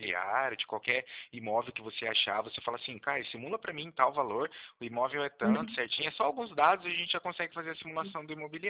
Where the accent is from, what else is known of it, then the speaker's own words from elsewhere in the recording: Cornélio Procópio, Paraná, Brazil; Eu sou de Cornélio Procópio, né? Eu falo próximo de, no caso aqui de Londrina, né, bem próximo de Maringá também.